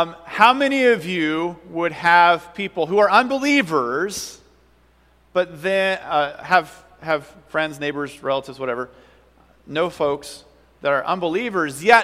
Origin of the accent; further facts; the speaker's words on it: Iowa, United States; I'm from Iowa, and we're considered hicks there.